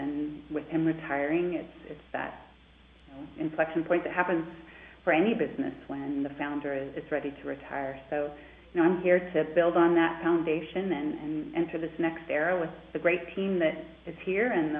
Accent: Nebraska, United States; I'm from Nebraska. I'm a fifth-generation farm owner and operator from Nebraska in southeast Nebraska.

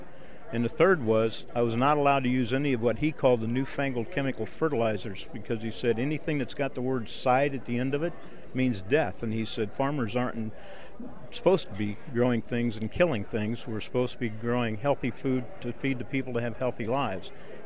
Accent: Alton, Illinois, United States; No, I'm from Madison County originally. I lived in Alton.

